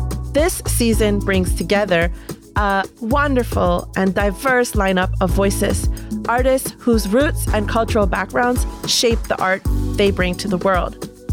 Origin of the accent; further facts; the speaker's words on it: Rochester, New York, United States; I know you're up in Toronto, which is not far from my hometown, Rochester, New York. Actually, you know, growing up, I never went to New York City until I came to college.